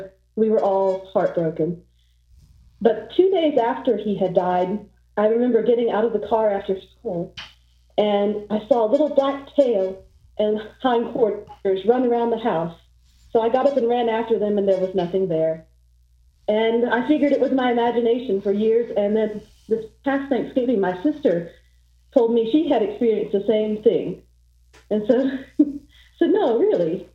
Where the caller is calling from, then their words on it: Georgia, United States; from Northwest Georgia.